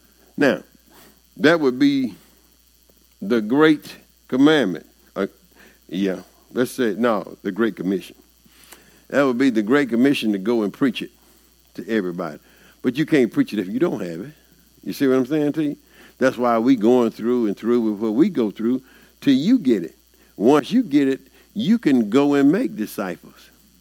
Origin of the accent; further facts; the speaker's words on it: Mississippi, United States; he's a Mississippi boy too. I'm from Mississippi.